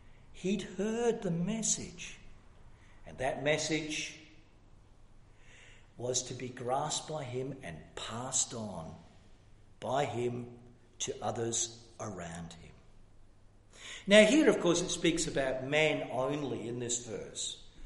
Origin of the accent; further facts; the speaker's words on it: Glasgow, Scotland, United Kingdom; born there; You know, I was born in Glasgow. I've been back to Glasgow a couple of times